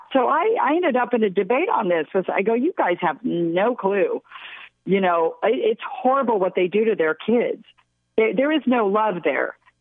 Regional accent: California, United States; because I'm from California, I hop over that border.

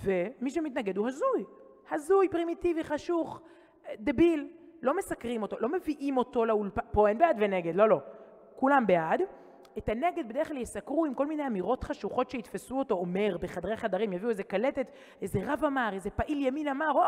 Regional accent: Ramat HaSharon, Tel Aviv District, Israel; also born or lived in Herzliya; אני גדלתי ברמת שרון, בהרצליה

